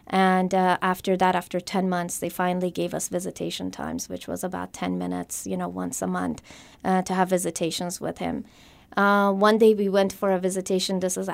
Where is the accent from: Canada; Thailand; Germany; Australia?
Germany; now in United States; So I grew up in Germany and went through junior high and high school there before I moved to the United States.